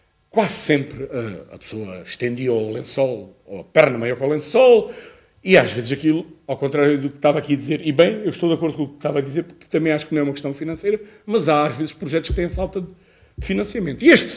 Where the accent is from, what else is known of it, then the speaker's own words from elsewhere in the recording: Peixão, Portugal; Sou de Peixão.